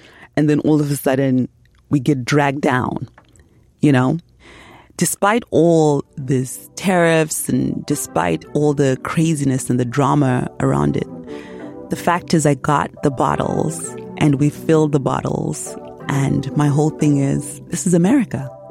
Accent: Zimbabwe; now in United States; I'm originally from Zimbabwe.

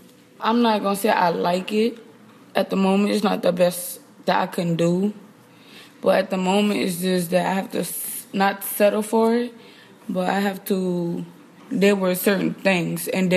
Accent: New Orleans, Louisiana, United States; I'm 21 years old, and I'm from New Orleans, Louisiana.

